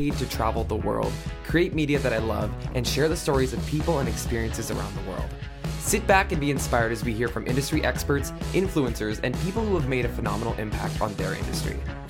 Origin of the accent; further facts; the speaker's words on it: California, United States; now in Toronto, Canada; For those of you who don't know, I was born in California. I lived here, I went to school here, but I've kind of moved around, and I'm currently living in Toronto, Ontario, Canada